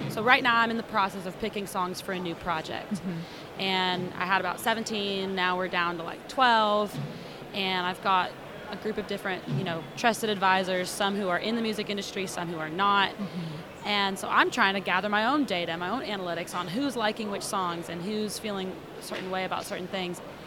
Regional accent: Houston, Texas, United States; now in Nashville, United States; I'm from Houston, Texas, and I grew up in the Southern hospitality, really family-oriented vibe.

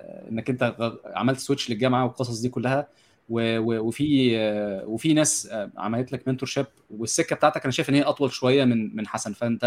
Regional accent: Egypt; احنا كلنا من مصر

